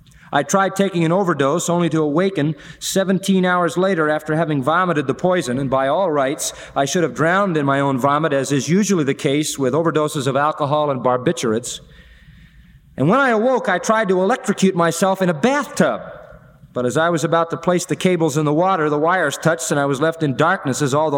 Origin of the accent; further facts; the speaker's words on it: Haverstraw, New York, United States; I grew up in Rockland County in the town of Haverstraw, New York. I went to school there and played all the sports.